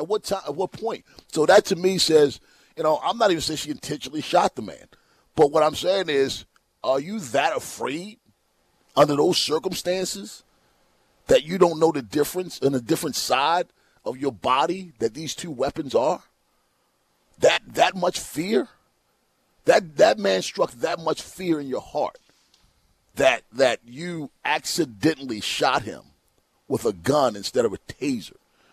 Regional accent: Baltimore, Maryland, United States; I grew up in West Baltimore, then went to Edmonds, Urban and Bel Air.

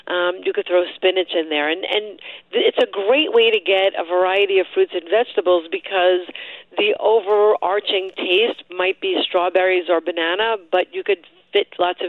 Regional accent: New York, United States; I'm from New York, so back in March, we were really on super lockdown.

